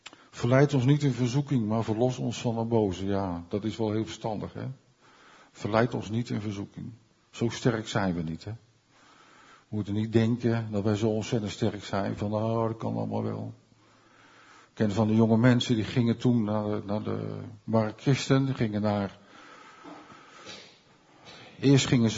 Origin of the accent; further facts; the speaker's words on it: Rotterdam, South Holland, Netherlands; Ik kom uit Rotterdam.